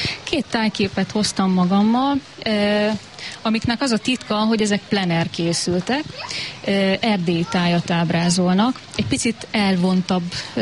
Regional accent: Szolnok, Jász-Nagykun-Szolnok, Hungary; born there; nem hiába születtem oda, ahova születtem.

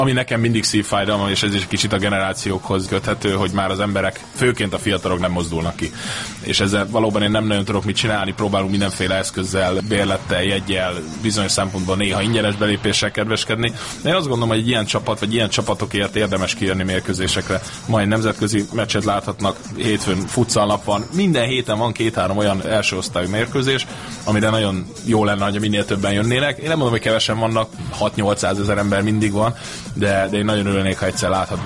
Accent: Nyíregyháza, Szabolcs-Szatmár-Bereg, Hungary; nyíregyháziként, bár nem itt éltem le az egész életemet, kosárlabda miatt más városokban éltem

